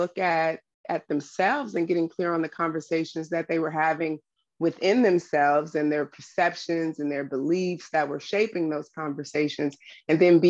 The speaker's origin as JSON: {"language": "English", "town": "Oakland", "region": "California", "country": "United States", "tie": "born or raised there", "said": "I'm from East Oakland, born and raised, I'm a Black woman."}